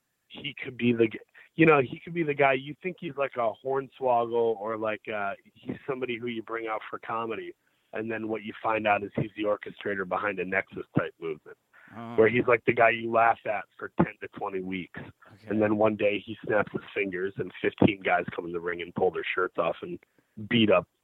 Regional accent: Saginaw, Michigan, United States; I grew up in Saginaw, Michigan, which is like a couple hours away from

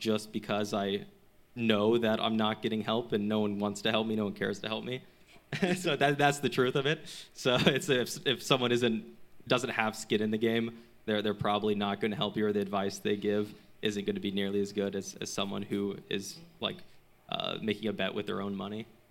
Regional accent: Atlanta, Georgia, United States; I come from a background where I grew up in Atlanta, so it's the hometown.

